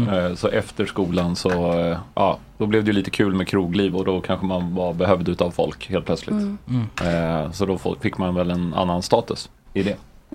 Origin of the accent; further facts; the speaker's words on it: Stockholm, Stockholm County, Sweden; jag är uppvuxen på Östermalm och hade inte pengar.